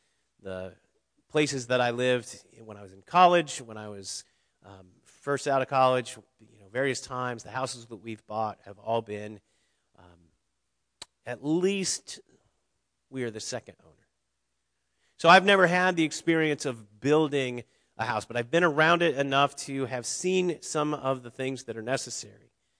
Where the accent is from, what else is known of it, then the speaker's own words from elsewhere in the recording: Ohio, United States; When I was young, growing up in Southwest Ohio, I lived on a road that had some old farmland on it, big parcels.